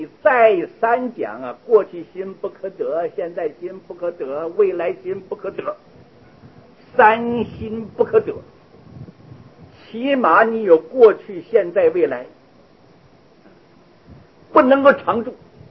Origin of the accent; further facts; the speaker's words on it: China; 你比如说我们从大陆来的，你大陆的东西你一样东西带不来